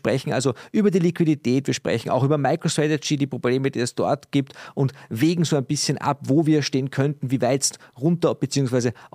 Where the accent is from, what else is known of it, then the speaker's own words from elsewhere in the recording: Austria; dass ich als Ösi da nicht die Klappe aufreißen soll